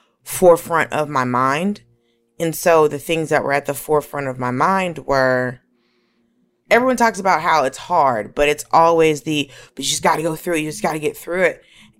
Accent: Atlanta, Georgia, United States; I also grew up in Atlanta. So, you know, I grew up around Black people and white people who are accustomed to being around Black people.

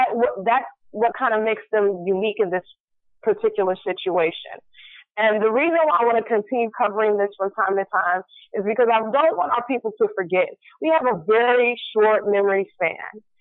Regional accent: Benton Harbor, Michigan, United States; I, as I've stated before, I grew up in Benton Harbor, Michigan. And if you do not know, Benton Harbor, Michigan was one of those small, predominantly black towns

